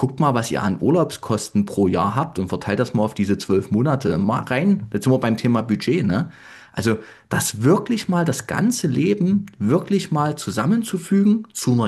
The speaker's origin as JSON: {"language": "German", "town": "Leipzig", "region": "Saxony", "country": "Germany", "said": "ich komme aus Leipzig"}